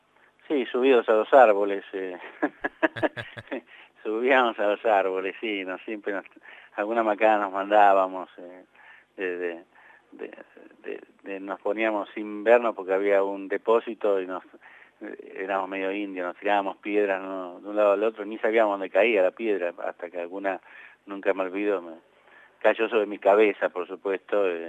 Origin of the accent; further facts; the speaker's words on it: San Martín, Buenos Aires Province, Argentina; Bueno, yo nací en San Martín, acá al lado de la capital. En realidad no soy originario porteño. San Martín, que era pegado a la General Paz, y vivía en un lugar que se llama Malaber, está cerca de Villa Ballester